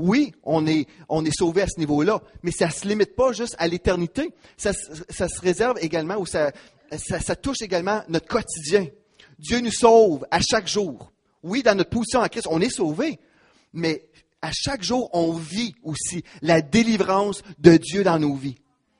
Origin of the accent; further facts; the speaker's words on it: Quebec, Canada; on est tellement comme endormi, on se laisse voler nos droits et on est des Québécois